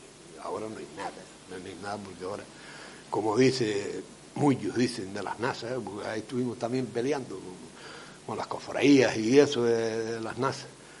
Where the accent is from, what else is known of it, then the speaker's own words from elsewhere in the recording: Pozo Negro, Canary Islands, Spain; De esta zona. Criado y nacido en Pozo Negro. Aquí desde chico hasta 73 años que tengo ahora.